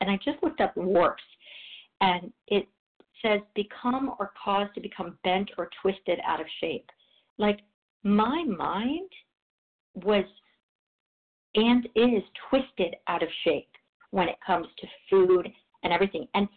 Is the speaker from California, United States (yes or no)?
yes; Los Angeles, California, United States; from Los Angeles, recovering, getting recovered in this program.